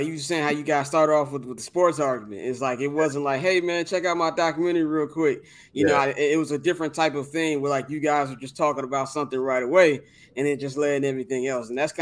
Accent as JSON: {"language": "English", "town": "Chicago", "region": "Illinois", "country": "United States", "said": "Told him I was from Chicago, and everything like that."}